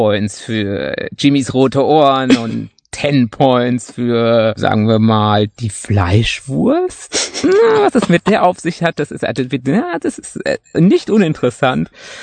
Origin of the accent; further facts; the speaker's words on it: North Rhine-Westphalia, Germany; weil ich glaube wirklich so als Münsterländer, die ja bekanntlich keine Gefühle haben